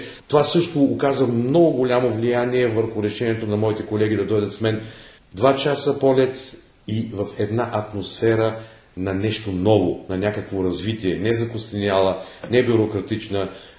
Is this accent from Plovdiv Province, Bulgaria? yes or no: yes; Plovdiv, Plovdiv Province, Bulgaria; now in Germany; Аз съм си пловдивчанин, българин